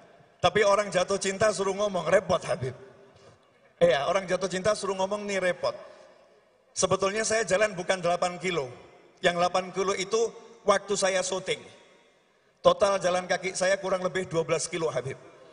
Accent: Surakarta, Central Java, Indonesia; Saya orang Solo

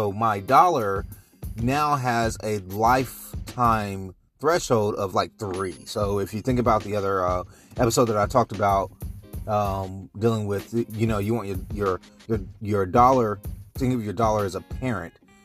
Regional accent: East Coast, United States; now in Seattle, United States; of restaurants here in the Washington kind of Seattle area that are similar to what I'm used to or I grew up around back on the East Coast.

